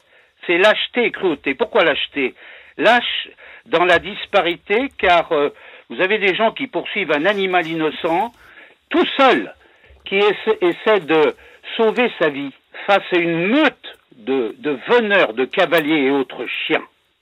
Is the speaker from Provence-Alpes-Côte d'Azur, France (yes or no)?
no; Nouvelle-Aquitaine, France; Je suis des Deux-Sèvres.